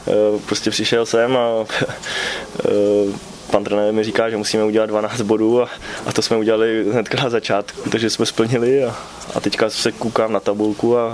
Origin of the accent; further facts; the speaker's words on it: Jihlava, Vysočina Region, Czechia; nechtěl bych Jihlavu už jako z důvodu, že jsem Jihlavák